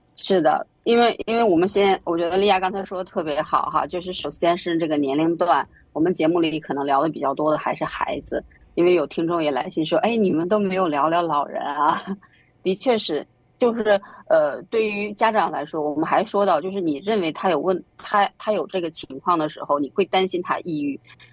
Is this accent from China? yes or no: yes; China; 因为我们中国人的思想叫防患于未然